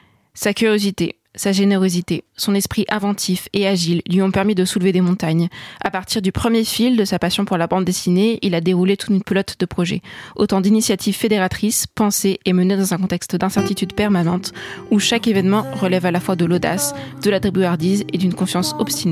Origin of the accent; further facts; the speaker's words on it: Lebanon; Si je vous dis que je suis libanaise